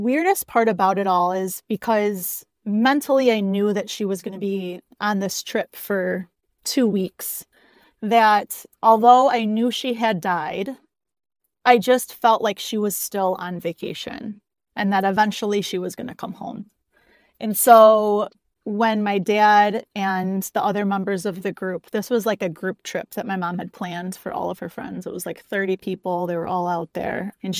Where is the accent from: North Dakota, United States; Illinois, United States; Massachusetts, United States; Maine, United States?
Illinois, United States; Chicago; also born or lived in Hawaii; So I am from the Chicagoland area, and I've pretty much lived here my entire life.